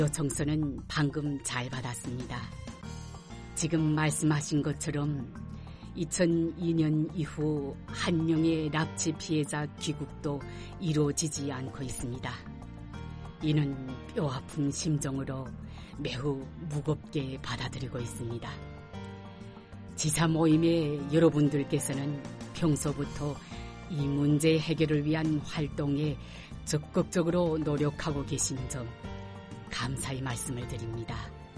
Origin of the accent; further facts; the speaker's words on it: Shimonoseki, Yamaguchi, Japan; 사실 제 고향인 시모노세키시, 일본의 쪽에